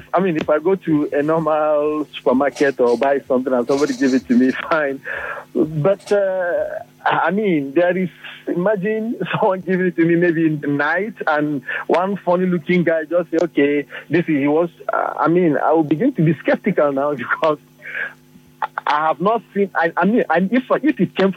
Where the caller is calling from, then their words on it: Port Harcourt, Rivers, Nigeria; I'm calling from Port Harcourt.